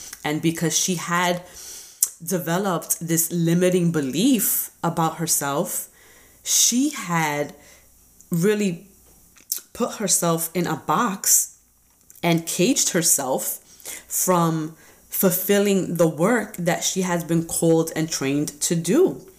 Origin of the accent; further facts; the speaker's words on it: Brooklyn, New York, United States; And so I am very much a Brooklyn girl. You know, I was raised in Brooklyn.